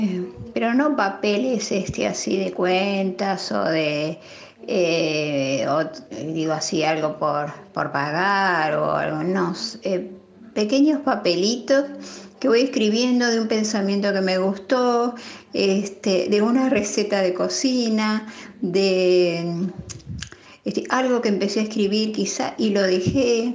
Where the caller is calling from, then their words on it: Mar del Plata, Buenos Aires Province, Argentina; de Mar del Plata.